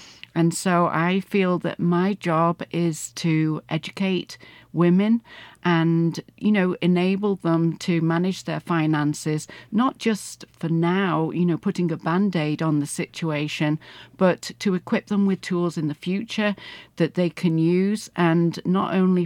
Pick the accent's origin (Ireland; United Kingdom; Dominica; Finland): United Kingdom; now in United States; I'm not from America. I'm British, and I've been here for the last 13 years.